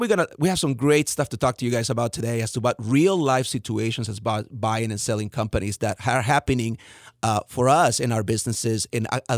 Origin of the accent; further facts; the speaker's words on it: Fresno, California, United States; You know, I come from Fresno, so, you know, there are reservoirs that just about everywhere you